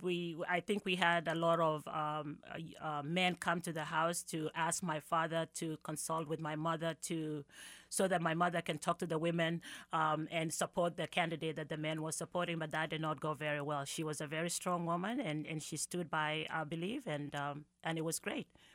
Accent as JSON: {"language": "English", "region": "Rift Valley", "country": "Kenya", "said": "Well, I come from the Rift Valley, and so part of it is they are part of hills and valleys and that kind of thing. It's not as flat as Kansas, but it's really beautiful. That we are right on the equator"}